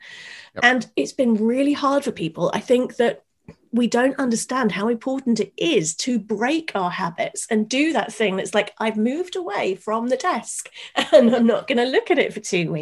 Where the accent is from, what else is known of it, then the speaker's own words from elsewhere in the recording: United Kingdom; particularly as me as a Brit, is get past that British thing of, I don't want to bother you